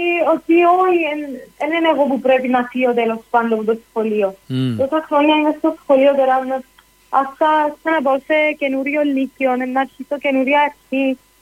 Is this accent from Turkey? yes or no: no; Syria; ερώτησε μου από ποια χώρα είναι, και είπα ότι είμαι από τη Συρία.